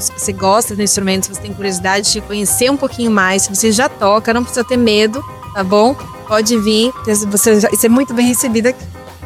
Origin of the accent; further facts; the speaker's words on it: São Paulo, Brazil; moved away as an adult; now in Maceió, Brazil; Eu sou de São Paulo, nasci em São Paulo, sou paulistana, mas eu já moro em Maceió há 8 anos, então já é minha segunda casa, minha casa de coração. Tenho 2 filhos alagoanos, né?